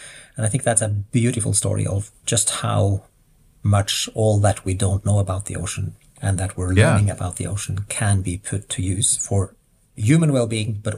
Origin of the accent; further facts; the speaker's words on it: Norway; I'm not saying this because it's my home country, but it's Norway